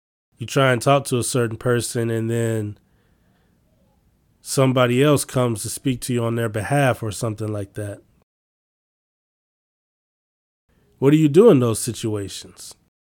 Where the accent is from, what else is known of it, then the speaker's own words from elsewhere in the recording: Chicago, Illinois, United States; I'm from Chicago.